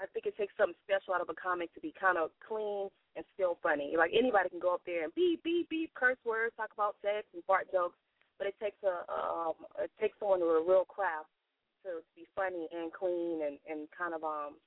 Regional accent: Houston, Texas, United States; I'm from Houston, Texas, born and raised. I'm a Southern girl.

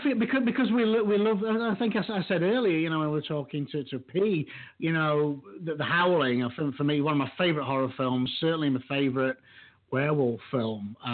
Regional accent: Yorkshire and the Humber, United Kingdom; I'm a Yorkshireman

